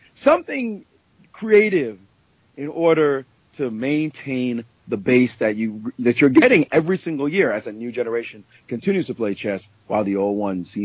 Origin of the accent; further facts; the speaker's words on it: Jamaica; I mean, I grew up in Jamaica. I grew up in a tough neighborhood, I can tell you.